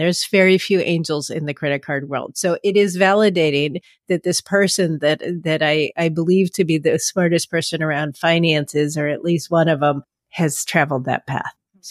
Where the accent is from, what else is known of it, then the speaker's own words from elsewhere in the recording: California, United States; Now, obviously, growing up in the Bay Area, those are not correct numbers